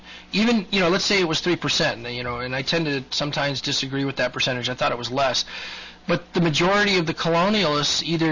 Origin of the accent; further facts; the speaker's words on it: United States; I'm a Christian. I'm an American Christian that believes in liberty for everyone, regardless of race, creed, color, you know, nation of origin